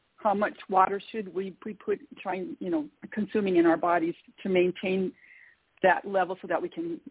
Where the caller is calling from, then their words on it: Lewiston, Idaho, United States; I'm calling from Lewiston, Idaho.